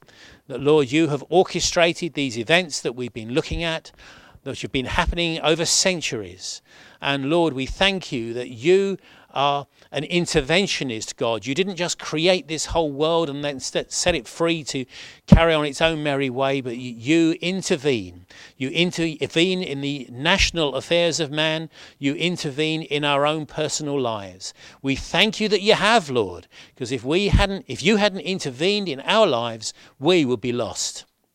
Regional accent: London, United Kingdom; now in North Wales, United Kingdom; in 1988-9, we were moving up to North Wales from London. I'm a Londoner, in case you can't tell from my accent.

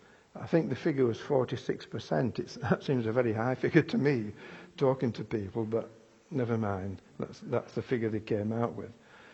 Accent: Yorkshire and the Humber, United Kingdom; born there; I was born in West Yorkshire

